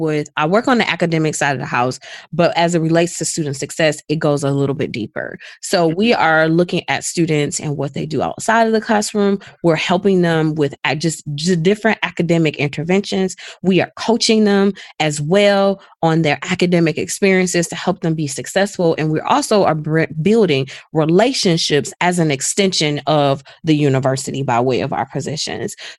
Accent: Detroit, Michigan, United States; So I am from Detroit.

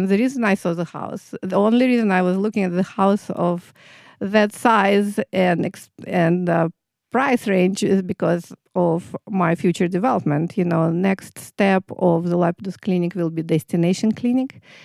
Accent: Samara, Samara Oblast, Russia; born there; English is a second language; I was born in Kuybyshev. Now it's Samara. It's a central Russia. It's almost a border in between European and Asian, Siberian part of Russia.

